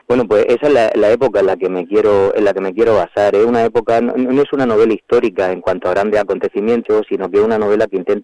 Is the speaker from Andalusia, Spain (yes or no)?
no; Cieza, Region of Murcia, Spain; un lugar que para mí es muy próximo, que es mi pueblo, que es Cieza